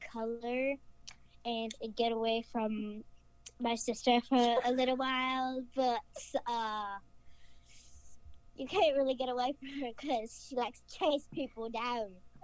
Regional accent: London, United Kingdom; born there; Yes, I was born in London

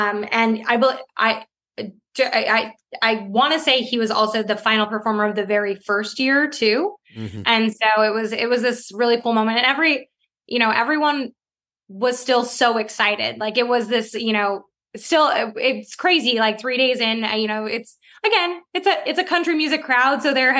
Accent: Midwest, United States; now in California, United States; I grew up in the Midwest. So music festivals to me were like, go out in a cornfield, we throw up some tents

